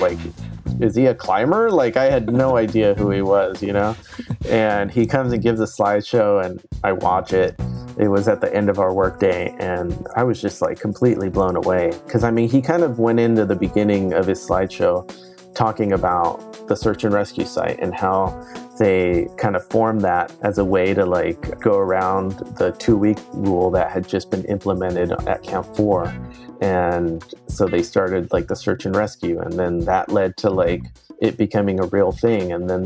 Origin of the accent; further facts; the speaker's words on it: San Francisco, California, United States; I am from San Francisco originally and started climbing probably around 1998.